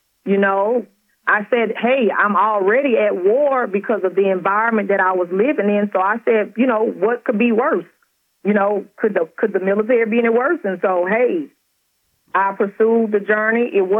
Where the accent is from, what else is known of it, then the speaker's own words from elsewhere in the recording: Louisiana, United States; I'm originally from Louisiana, and as I share in the book, I grew up in a very impoverished neighborhood, in a very impoverished home